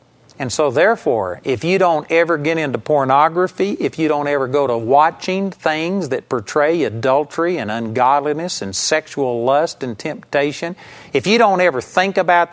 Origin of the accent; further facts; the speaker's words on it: Arlington, Texas, United States; I was raised in Arlington, Texas. I was a hick from Texas.